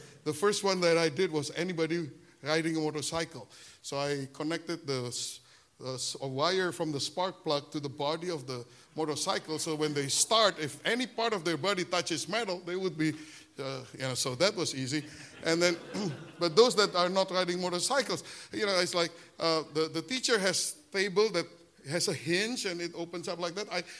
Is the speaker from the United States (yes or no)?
no; Bandung, West Java, Indonesia; 1992, when I started our church in Bandung, after 12 years being away from Indonesia, I came back to my hometown and did a crusade in Bandung.